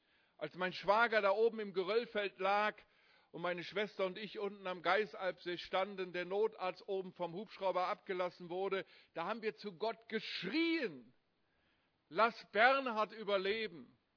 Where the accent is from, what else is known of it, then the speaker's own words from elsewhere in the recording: Haiger, Hesse, Germany; als ich dann nach Heiger-Steinbach zurückkam in meinen Heimatort, und das ging ja gleich durch die Medien, dass ein Hesse am Nebelhorn abgestürzt ist